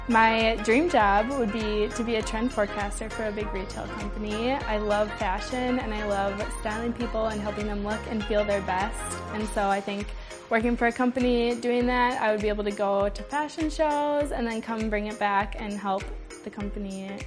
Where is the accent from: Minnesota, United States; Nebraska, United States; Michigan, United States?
Minnesota, United States; Rochester; I'm from Rochester, Minnesota, and this is my second year on the team.